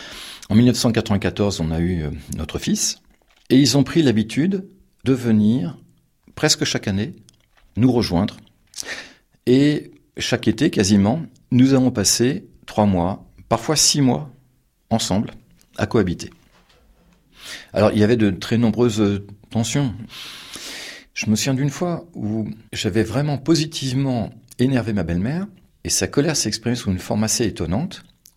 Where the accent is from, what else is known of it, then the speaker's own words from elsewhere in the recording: Paris, Île-de-France, France; en tant que Parisien, nourri steak frites midi et soir dans le restaurant familial